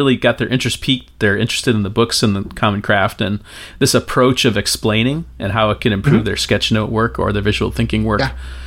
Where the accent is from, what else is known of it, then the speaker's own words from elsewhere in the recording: United States; metaphors I've used as an American do not work at all for a Chinese